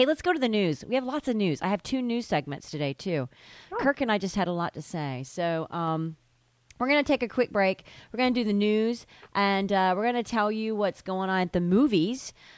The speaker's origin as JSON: {"language": "English", "country": "Canada", "said": "It's true, because I'm Canadian. And Canadian."}